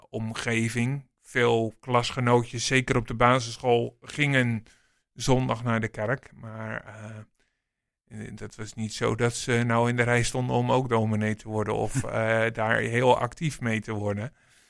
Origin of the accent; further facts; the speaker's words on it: 's-Gravenzande, South Holland, Netherlands; also born or lived in Delft; now in Leiden, Netherlands; ben ik geboren in het ziekenhuis van Delft. Wat er nu niet meer staat. Maar ik ben opgegroeid in het Westland. In Schravenzanden, het Brede Dorp. En daar tot mijn 20ste blijven wonen.